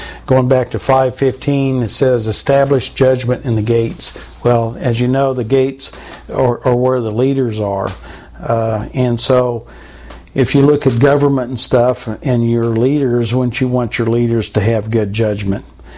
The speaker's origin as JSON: {"language": "English", "town": "Topeka", "region": "Kansas", "country": "United States", "said": "I'm from Topeka, Kansas, and many people heard of Westside Baptist Church, where the Phelps' family is from"}